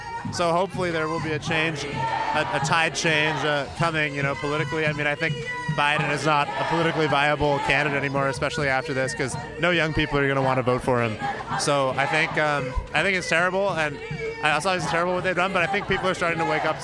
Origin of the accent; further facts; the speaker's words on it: United States; now in Montreal, Canada; I'm American.